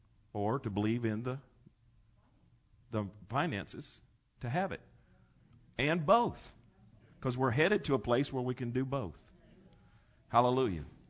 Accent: Florida, United States; born there; I was born here in Lee Memorial, and you get used to, you know, I wasn't a transplant

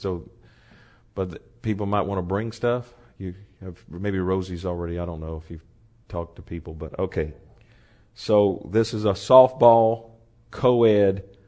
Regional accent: United States; I love America, and I'm American all the way to my toes

